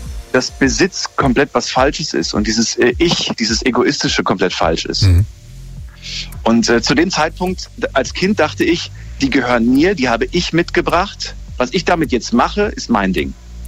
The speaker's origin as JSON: {"language": "German", "town": "Frankfurt", "region": "Hesse", "country": "Germany", "said": "Ja, ich bin ja aus Frankfurt."}